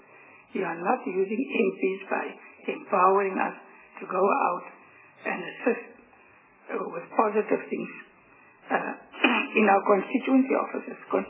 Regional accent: Beaufort West, Western Cape, South Africa; The second point is, as you all know now, I'm from the Western Cape and I'm from Beaufort West.

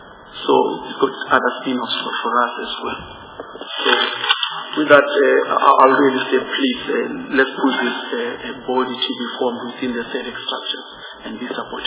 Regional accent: South Africa; And as South African way of saying this, from time to time we get called to go and assist our neighboring countries

